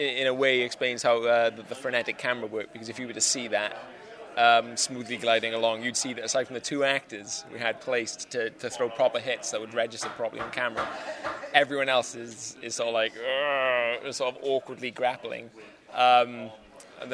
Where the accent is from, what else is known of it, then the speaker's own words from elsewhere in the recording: Swansea, Wales, United Kingdom; I'm from Swansea